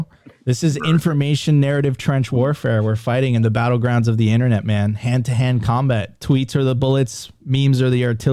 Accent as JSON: {"language": "English", "country": "Venezuela", "said": "so I'm originally from Venezuela, and Venezuela used to be the wealthiest country in Latin America."}